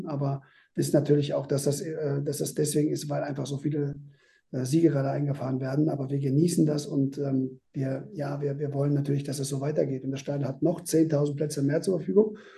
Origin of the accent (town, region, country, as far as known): West Germany, Germany; born or raised there